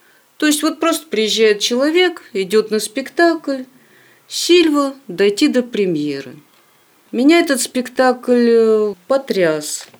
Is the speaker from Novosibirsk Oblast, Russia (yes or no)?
no; Vorkuta, Komi Republic, Russia; born there; сама я родилась в Воркуте, в семье актеров Воркутинского драматического театра. И мама, и папа были актерами.